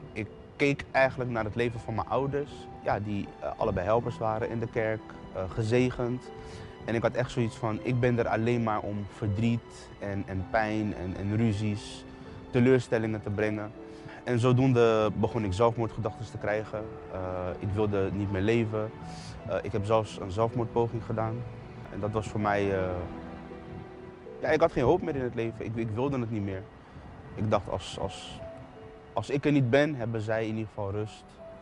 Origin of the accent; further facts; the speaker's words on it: The Hague, South Holland, Netherlands; Ik kom uit Den Haag. Ik heb een goede jeugd gehad.